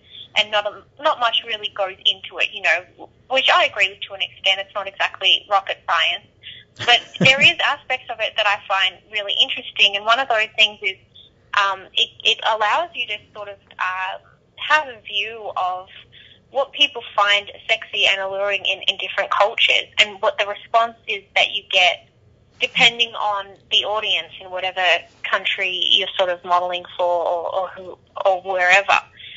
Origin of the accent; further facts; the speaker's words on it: Melbourne, Victoria, Australia; now in Los Angeles, United States; I actually did get quite the culture shock when I came from Melbourne.